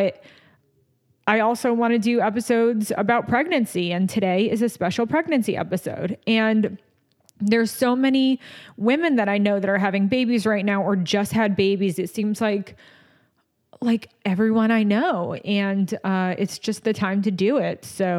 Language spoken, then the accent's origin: English; New York, United States; accent: New York; There's my New York accent, nausea.